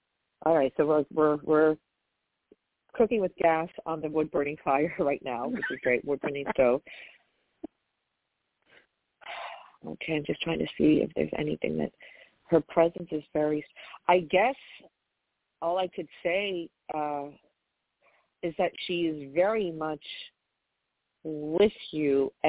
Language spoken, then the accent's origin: English; New York, United States; and I'm from New York, so I may not get this accurately